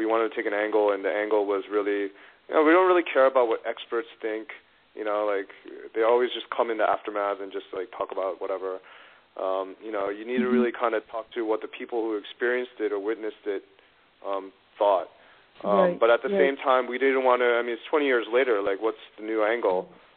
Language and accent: English; New York, United States; also born or lived in Los Angeles, United States; because I'm from New York, but I went to L.A. for college